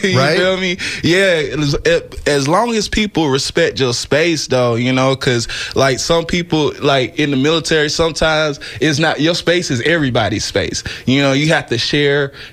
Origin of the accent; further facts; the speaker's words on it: Lake City, South Carolina, United States; now in Tampa, United States; I'm from Lake City, South Carolina. It's like a little real itty bitty small town in South Carolina.